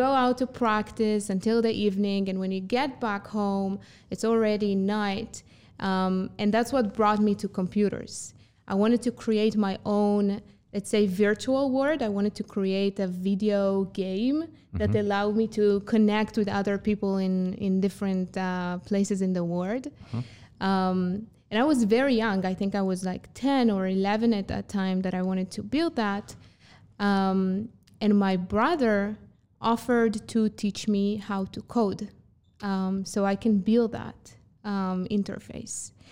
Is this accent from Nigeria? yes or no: no; Israel; So I'm from Israel originally